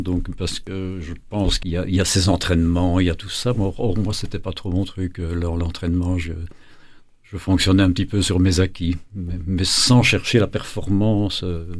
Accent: Brussels, Belgium; j'ai grandi sur Woluwe Saint-Pierre, à Bruxelles, qui est une commune de Bruxelles. Et j'y ai passé la grande partie de ma jeunesse

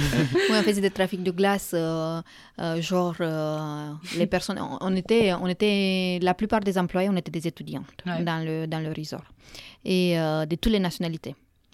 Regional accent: Romania; French is a second language; moi je suis roumaine d'origine, non, je suis roumaine, c'est pas d'origine, je suis roumaine

